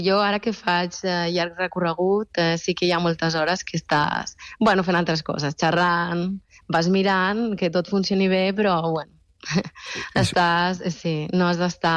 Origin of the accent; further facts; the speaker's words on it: Sant Feliu de Llobregat, Catalonia, Spain; jo des de petita ja vivia, bueno, soc de Sant Feliu de Llobregat, vivia molt a prop del Prat